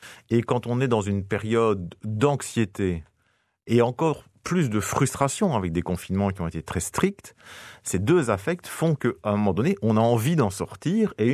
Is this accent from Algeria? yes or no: no; Belgium; parce qu'on est belge et même si la France est tout près